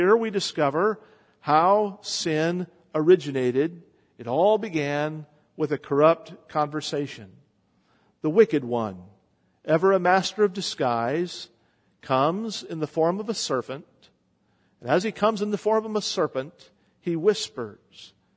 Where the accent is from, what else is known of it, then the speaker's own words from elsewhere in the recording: West Virginia, United States; We were in West Virginia, my home state, after having visited with my father on New Year's.